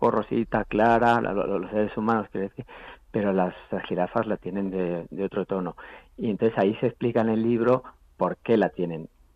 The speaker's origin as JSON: {"language": "Spanish", "town": "Bilbao", "region": "Basque Country", "country": "Spain", "lives_now": "Madrid, Spain", "said": "Soy de Bilbao, pero llevo ya tiempo aquí viviendo en Madrid."}